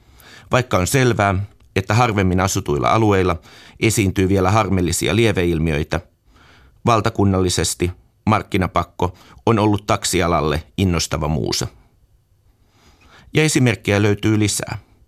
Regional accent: Helsinki, Uusimaa, Finland; oman kotikaupunkini konservatiivisena tunnettu Taksi Helsinki

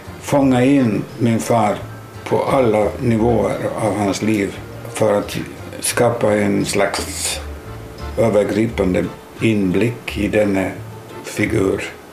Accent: Öja, Central Ostrobothnia, Finland; born there; Jag är född i Öja under kriget, under vinterkriget, mitt i januari 1940.

